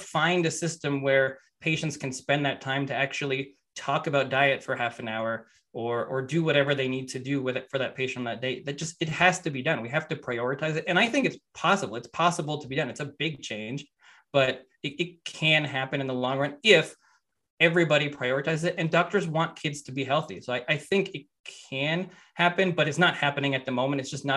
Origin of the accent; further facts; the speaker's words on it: Canada; And it's different because I come from Canada, so it's a very different model there.